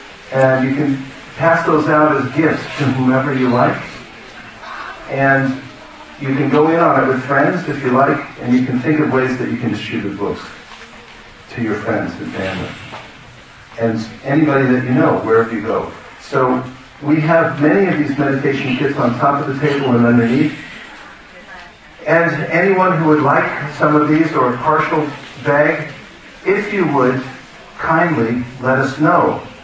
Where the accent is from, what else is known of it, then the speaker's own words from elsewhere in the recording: California, United States; I've come from California. I'm from California, by the way. And visiting here.